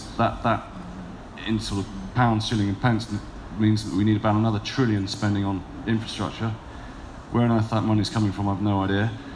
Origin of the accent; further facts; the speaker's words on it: Birmingham, West Midlands, United Kingdom; born there; moved away as an adult; now in London, United Kingdom; I was born in Birmingham, but I didn't work there. I haven't worked there.